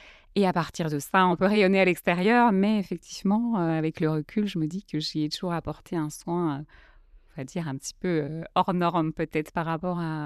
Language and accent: French; Belgium; j'ai 40 ans, j'ai deux enfants, deux garçons, je suis belge et après plus de 15 ans à l'étranger, je suis revenue habiter en Belgique depuis le mois de septembre